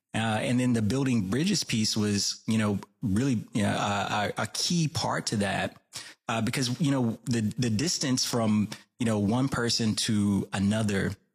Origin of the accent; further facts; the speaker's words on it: the South, United States; I mentioned being born and raised in the South. I mean, some of this is, you know, my Southern roots